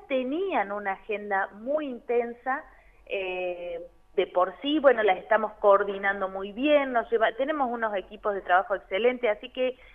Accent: Bariloche, Río Negro, Argentina; nosotros tenemos tres ministros que somos de Bariloche y vamos y venimos todas las semanas.

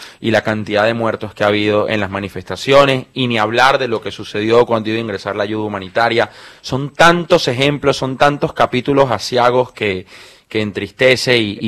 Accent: Venezuela; Creo que antes de ser periodista soy venezolano

